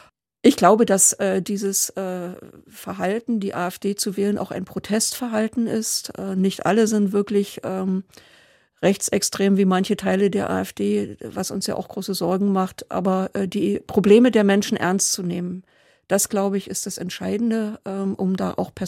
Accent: Lusatia, Germany; weil natürlich die Situation in der Lausitz von diesem Braunkohlenabbau in großem Maße strukturell geprägt ist. Was nach 1989 passiert ist, also meine Heimatstadt war eigentlich eine T

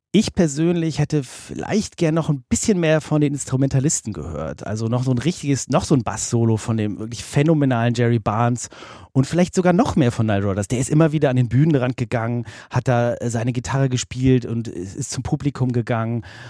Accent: Hamburg, Germany; Als Hamburger ist man ja gut ausgerüstet mit Regenponcho und so weiter.

